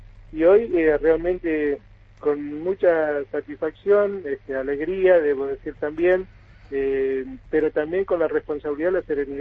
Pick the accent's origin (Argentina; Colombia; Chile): Argentina; San Antonio Oeste, Río Negro; Yo soy nacido y criado en San Antonio.